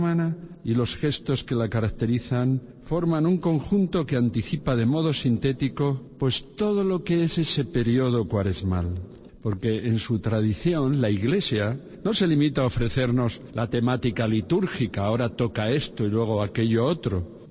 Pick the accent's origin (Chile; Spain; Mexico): Spain